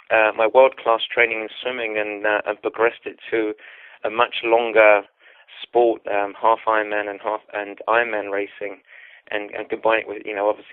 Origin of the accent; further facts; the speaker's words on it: East of England, United Kingdom; now in United States; I'm originally, I was born and raised in a little town just outside of Southend-on-Sea in Essex. And so just to the east of London, about 35 miles to the east of London. And grew up there, very typical sort of suburban life.